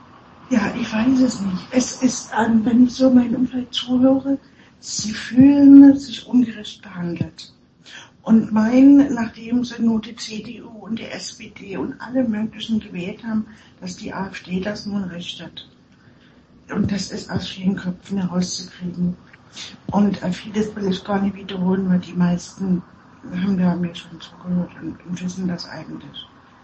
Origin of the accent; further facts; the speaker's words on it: Dresden, Saxony, Germany; Wie man vielleicht hört, komme ich aus Sachsen, aus Dresden direkt. Und wir haben Verwandtschaft auf Dörfern.